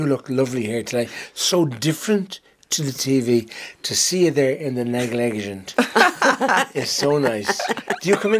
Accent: Dublin, Leinster, Ireland; I grew up in the Liberties in Dublin. And I moved to James Street, to Eklund Street, which was right underneath Guinness's Brewery. And I grew up there.

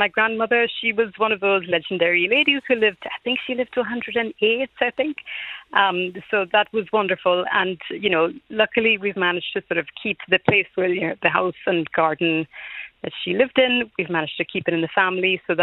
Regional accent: Trinidad & Tobago; so we had a brilliant time growing up in Trinidad, and we used to come to Ireland.

